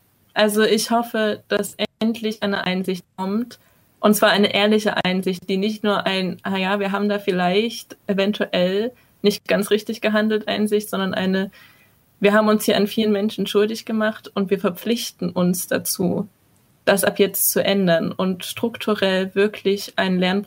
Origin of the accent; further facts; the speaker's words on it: Saxony, Germany; Also ich komme auch ursprünglich aus Südostsachsen, aus der tiefen katholischen Diaspora sozusagen.